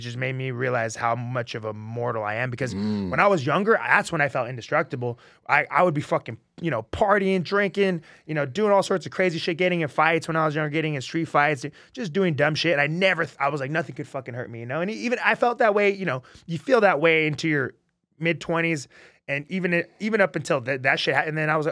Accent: California, United States; So I grew up in Inland Empire, actually.

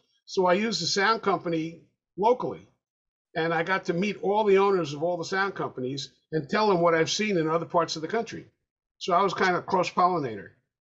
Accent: White Plains, New York, United States; also born or lived in Bronx / Manhattan; New York. Born in the Bronx, raised in White Plains. Then I moved to Manhattan after college and stayed there for 5 years.

